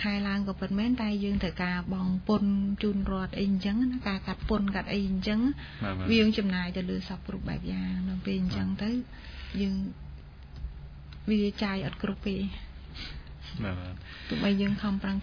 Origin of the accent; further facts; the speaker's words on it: Kampong Trabaek, Prey Veng, Cambodia; ចាបងខ្ញុំមកពីស្រុកកំពង់ត្បែងខេត្តព្រៃវែង